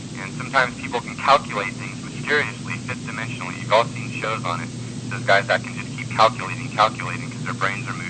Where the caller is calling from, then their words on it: California, United States; from California.